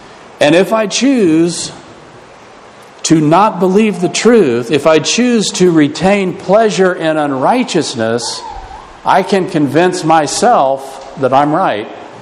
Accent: United States; That's one thing that I, as an American living today, love about the gospel's beginning

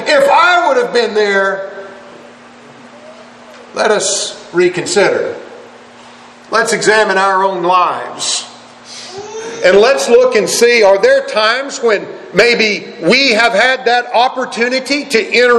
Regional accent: Oklahoma City, Oklahoma, United States; there in the congregation where I grew up in Oklahoma City

